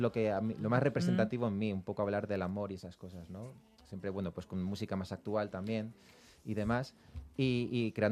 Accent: Spain; yo nací en España, me crié en España

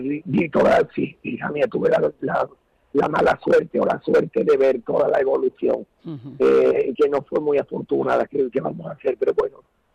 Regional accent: Ronda, Andalusia, Spain; Pero siempre yo soy de Ronda también.

